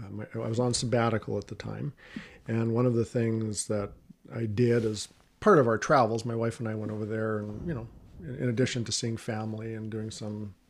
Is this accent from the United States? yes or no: no; Canada; my interest was hockey, because I'm Canadian.